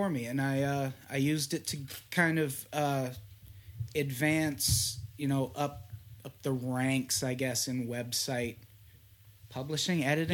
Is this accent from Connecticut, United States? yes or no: no; Illinois, United States; also born or lived in South Dakota; No, I'm from Illinois.